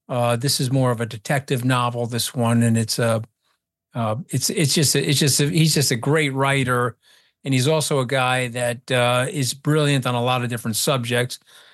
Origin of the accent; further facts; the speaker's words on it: Port Washington, New York, United States; I grew up in Port Washington. I'm from the land of the Great Gatsby.